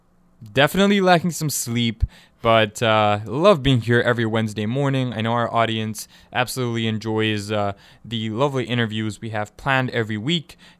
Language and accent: English; Tanzania; now in Canada; I'm from Tanzania, from East Africa, a lot of cultural differences.